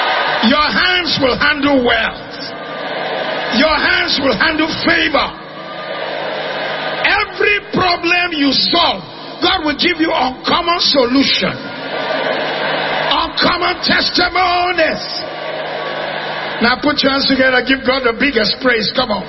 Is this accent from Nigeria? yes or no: yes; Zaria, Kaduna State, Nigeria; also born or lived in Kano; And I was a young boy, we grew up in Zaria, Kaduna, Kano. In Kaduna, we lived in a village, Badiko village, where is a town now.